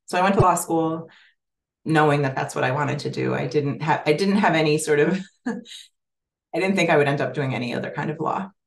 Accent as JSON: {"language": "English", "town": "New York City", "region": "New York", "country": "United States", "tie": "born or raised there", "said": "But I appreciate that I grew up in New York City in a time when it retained some of its sort of unique elements"}